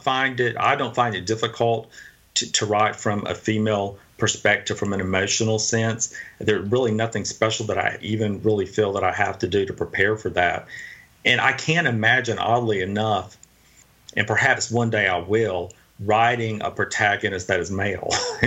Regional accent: the South, United States; You know, growing up in the South, I was raised up by a tribe of remarkable Southern women

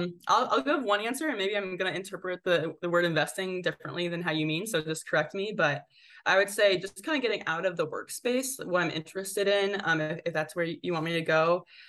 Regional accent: Midwest, United States; like I'm from the Midwest, so living in the DMV is a different ball game for me.

